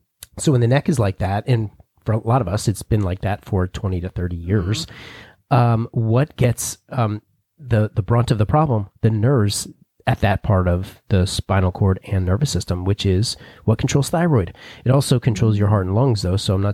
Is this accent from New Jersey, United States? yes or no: yes; New Jersey, United States; And I'm from New Jersey, which, you know, hair, you know.